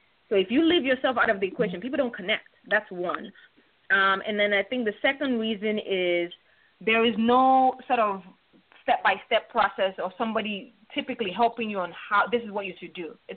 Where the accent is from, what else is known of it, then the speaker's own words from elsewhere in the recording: Nigeria; now in Chicago, United States; growing up in Nigeria, I got teased, like, for being skinny.